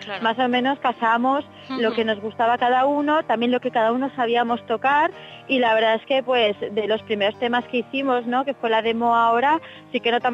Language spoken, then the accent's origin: Spanish; Zaragoza, Aragon, Spain; Yo soy de Zaragoza y allí eran muy baratas las clases de instrumento.